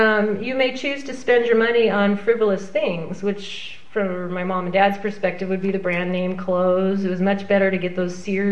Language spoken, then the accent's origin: English; Wisconsin, United States; born there; I was born in Wisconsin. I'm an only child.